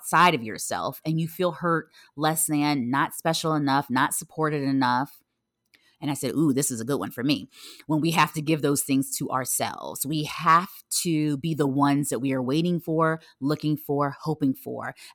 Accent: Virginia Beach, Virginia, United States; I am back and forth between my hometown, Virginia Beach, and then New York.

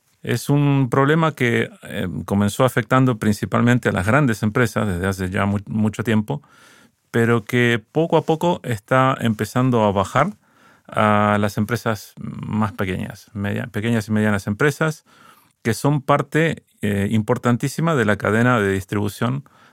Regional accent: Argentina; also born or lived in Sweden; now in Spain; Argentino. Y luego de un largo camino terminé en el 2007 en Suecia y bueno, y ahora estoy aquí en España.

